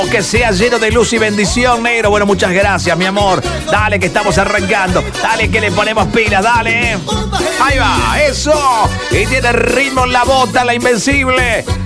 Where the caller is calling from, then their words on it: San Cristóbal, Argentina; de San Cristóbal.